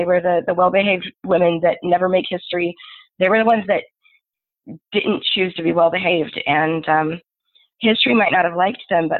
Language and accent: English; the South, United States; it had never occurred to me really growing up in the South, I don't have a lot of access to like LDS history